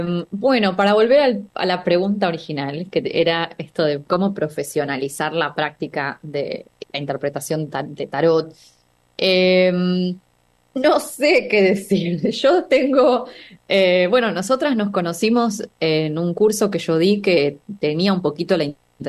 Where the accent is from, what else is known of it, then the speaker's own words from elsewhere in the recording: Buenos Aires, Argentina; now in London, United Kingdom; nací en Argentina y no sé lo que es nacer en Japón. O no sé, o sea, fui criada en Argentina, en Buenos Aires, y no sé lo que es ser criado acá en Londres, donde vivo